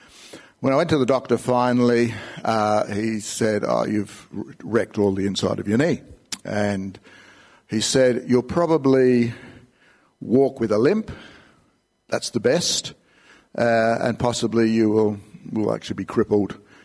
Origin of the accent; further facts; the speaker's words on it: Elizabeth, South Australia, Australia; I grew up in Elizabeth